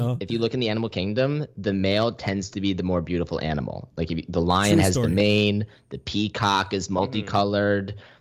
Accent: New York, United States; But one thing about growing up in New York, you grow up very fast.

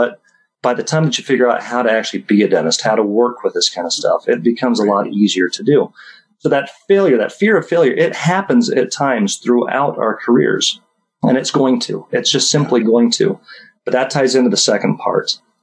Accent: St. George, Utah, United States; I want to go home as to where I grew up. And St. George is my hometown.

